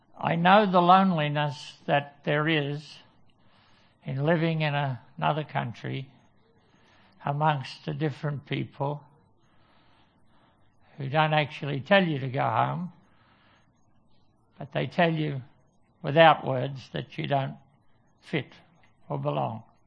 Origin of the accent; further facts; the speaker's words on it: Victoria, Australia; I come from Victoria. I'm actually from Stool, just a little country town, and there's a lot of eucalyptus trees there.